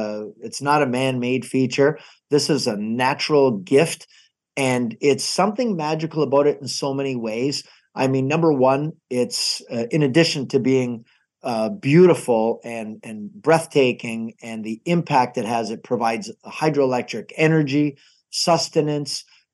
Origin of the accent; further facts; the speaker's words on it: Niagara Falls, Ontario, Canada; I remember when I was in university, people would say, oh, where are you from? And I'd say Niagara Falls, and they'd snicker a little bit.